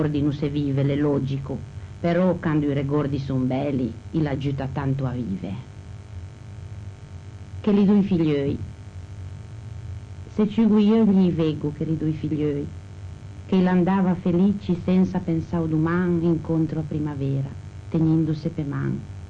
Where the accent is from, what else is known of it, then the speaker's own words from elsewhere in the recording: Ventimiglia, Liguria, Italy; mi piace la tradizione di questo paese, vorrei che mai ci morisse tradizione o dialetto del mio paese, vorrei che tutti parlessimo ventemiglioso